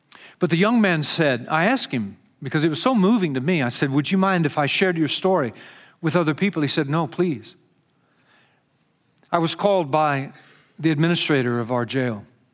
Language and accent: English; Texas, United States; And by the way, I'm from Texas, so I know Huntsville.